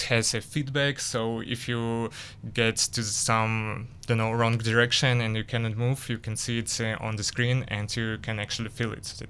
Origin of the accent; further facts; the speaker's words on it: Ukraine; English is a second language; moved away as an adult; now in Israel; No. So, I moved from Ukraine. Mm-hmm. And I was just graduated.